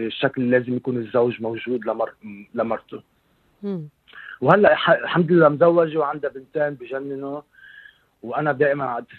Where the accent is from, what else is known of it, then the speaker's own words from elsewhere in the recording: Lebanon; ومع من وين أنا يعني بيجي من لبنان ك يعني أنا رجال عربي من أهل العرب، ربيت بين العرب، سو هيدا هو مصدري أصلا.